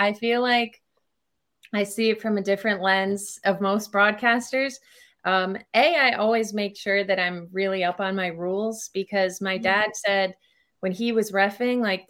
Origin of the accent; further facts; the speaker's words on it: White Plains, New York, United States; Yeah. So born and raised in White Plains.